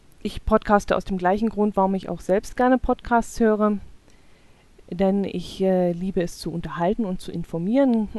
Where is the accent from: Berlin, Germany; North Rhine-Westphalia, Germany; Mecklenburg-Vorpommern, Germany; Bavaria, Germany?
Bavaria, Germany; Ich komme aus dem Land namens Allgäu, was übrigens im äußersten Süden Deutschlands liegt.